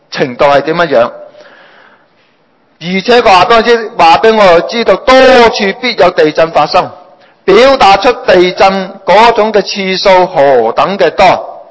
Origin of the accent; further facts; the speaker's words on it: Hong Kong; 呢啲嘅疫症呢十多年啦，我哋香港人咧都体会得到啦